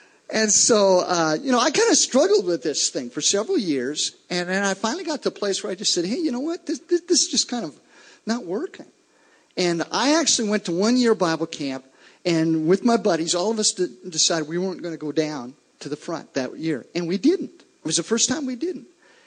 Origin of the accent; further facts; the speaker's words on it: Crosby-Ironton, Minnesota, United States; I grew up actually in Crosby, Ironton. Anybody ever been to Crosby, Ironton? Okay, it's a small little town, about 2,000 people.